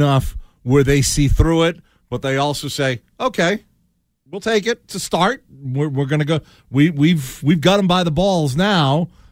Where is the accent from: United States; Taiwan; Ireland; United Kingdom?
Ireland; Because I'm Irish, okay? So I can say I'm Irish.